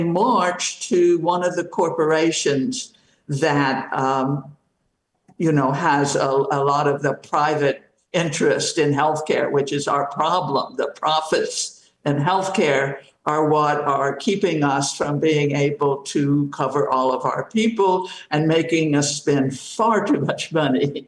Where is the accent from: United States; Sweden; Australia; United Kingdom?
United States; Southern United States; I know that there were three actions in North Carolina, and that, as a Southerner, that makes me happy.